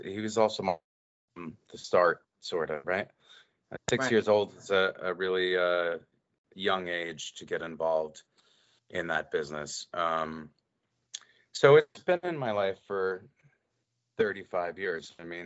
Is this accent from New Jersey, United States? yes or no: yes; New Jersey, United States; I grew up in North Jersey. I never moved to Hollywood.